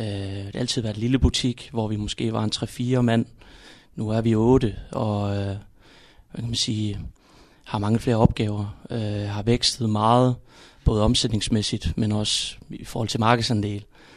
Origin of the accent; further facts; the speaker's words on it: Aalborg, North Denmark Region, Denmark; Ja, jamen jeg er jo fra Aalborg, som man siger.